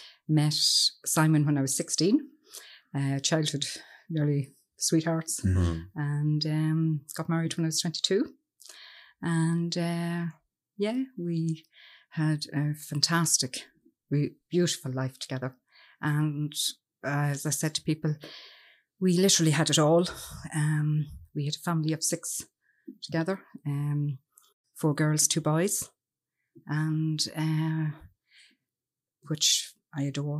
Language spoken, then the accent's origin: English; County Cavan, Ireland; And I'm from Cavan.